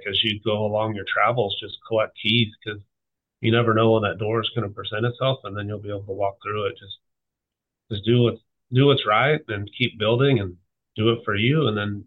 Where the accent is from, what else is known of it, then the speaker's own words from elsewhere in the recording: California, United States; Growing up in Southern California, truck operations, specifically roof operations, is such a vital component of the fire culture there